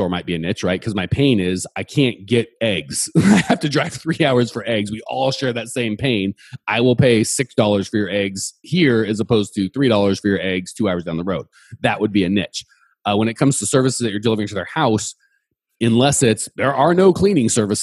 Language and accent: English; Phoenix, Arizona, United States; because I grew up in Phoenix, which is several million people in the metro.